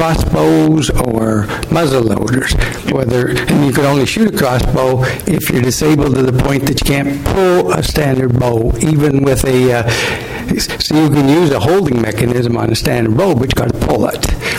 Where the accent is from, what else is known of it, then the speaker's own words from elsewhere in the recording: Idaho, United States; So I was born and raised in Idaho. I was born on a range.